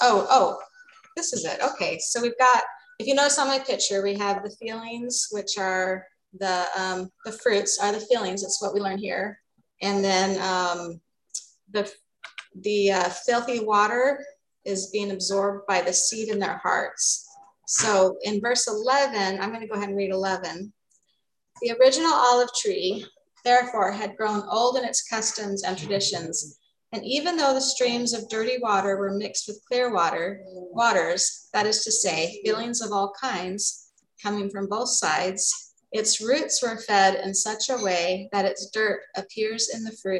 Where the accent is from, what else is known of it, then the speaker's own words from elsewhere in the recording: Arizona, United States; I grew up in Arizona, say roots.